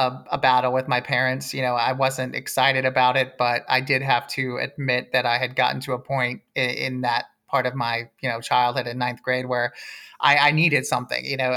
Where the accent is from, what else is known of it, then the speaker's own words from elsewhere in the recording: Houston, Texas, United States; I grew up in Houston. It was hot.